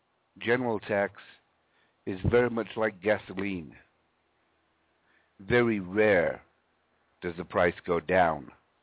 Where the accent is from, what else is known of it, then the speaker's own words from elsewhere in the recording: Yorkshire and the Humber, United Kingdom; when I grew up in Yorkshire, England, my kiddie years